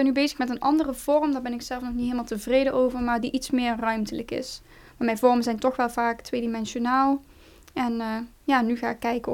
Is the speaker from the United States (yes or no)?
no; Helmond, North Brabant, Netherlands; uit Helmond en ik mag deze week in het Opium Atelier werken.